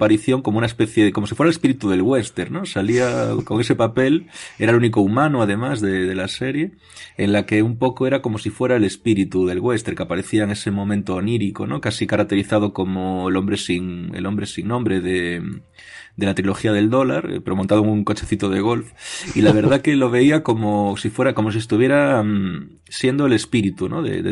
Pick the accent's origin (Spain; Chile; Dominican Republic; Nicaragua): Spain; son cosas de Estados Unidos que como español me fascinan porque las veo como impensable